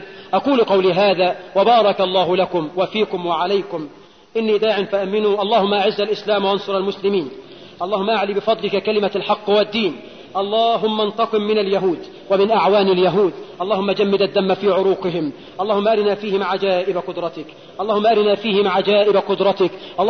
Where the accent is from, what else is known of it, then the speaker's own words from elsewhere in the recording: Egypt; بلدنا مصر